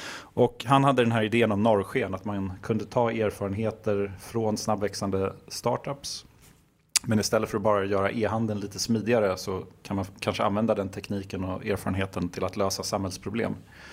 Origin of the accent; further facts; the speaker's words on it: Stockholm, Stockholm County, Sweden; Jag är uppvuxen i Stockholm. Klassisk medelklassfamilj, mamma var lärare, pappa var läkare.